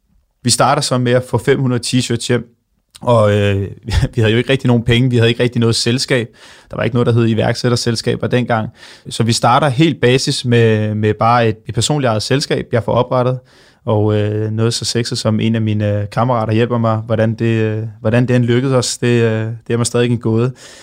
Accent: Snekkersten, Capital Region of Denmark, Denmark; Og så starter vi egentlig op i Helsingør, hvor jeg er fra. Jeg er fra Snekkersten.

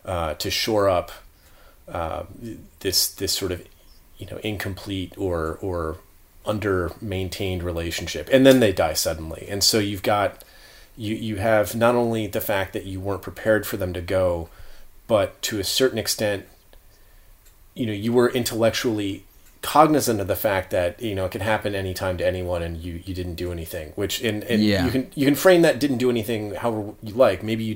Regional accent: United States; As an American, it's just the beef must flow, I guess.

